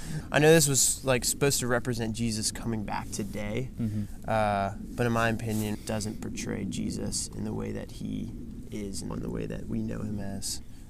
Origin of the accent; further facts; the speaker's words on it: Calvert County, Maryland, United States; Heck yeah, buddy, me too.